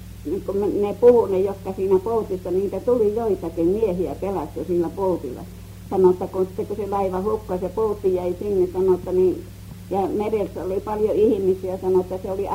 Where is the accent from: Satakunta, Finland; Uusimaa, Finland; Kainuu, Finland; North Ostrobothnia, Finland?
North Ostrobothnia, Finland; Oulainen; moved away; Minä oon Oulaisista.